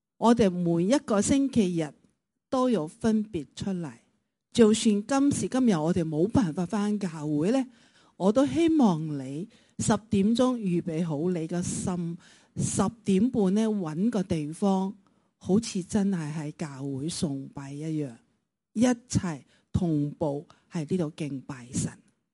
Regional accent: Taiwan; Cantonese is a second language; now in Hong Kong; 1980年我是台湾过来香港，是见到上海院读书，是那段时间学到这个广东话，之前是不懂广东话的，都没听过广东话。

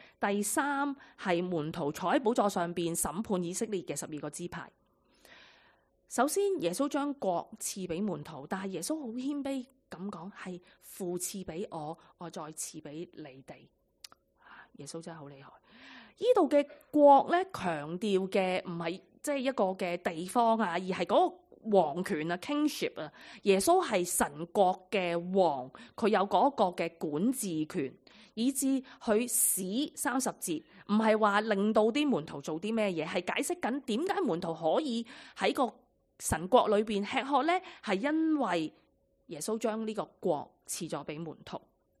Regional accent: Hong Kong; 我们由香港去，因为后来又合作教会呢又多了一个韩国的宣教士样啦。啊，你是香港来的，跟着他立刻跟我讲广东话

